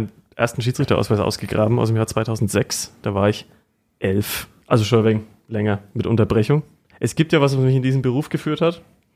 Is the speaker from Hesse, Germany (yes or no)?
no; Bavaria, Germany; also ich weiß nicht, ob man es hört, ich bin ja Franke.